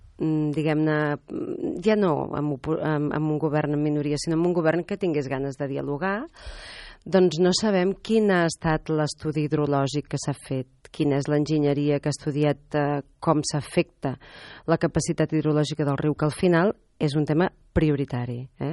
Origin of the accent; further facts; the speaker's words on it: Girona, Catalonia, Spain; pels que som gironins de tota la vida recordem perfectament el que eren